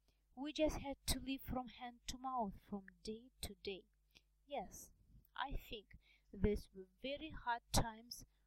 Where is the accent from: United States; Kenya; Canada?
Kenya; Nairobi; born there; I was born in Nairobi, Kenya, in 1934. I was one of 8 children.